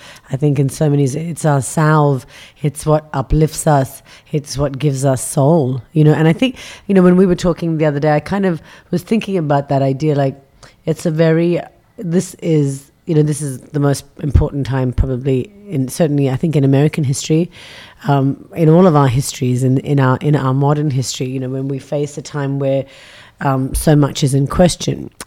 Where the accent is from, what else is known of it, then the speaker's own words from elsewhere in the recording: India; I come from India.